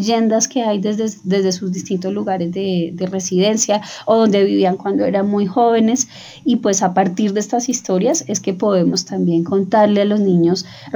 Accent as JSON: {"language": "Spanish", "country": "Colombia", "said": "lo que somos como colombianos"}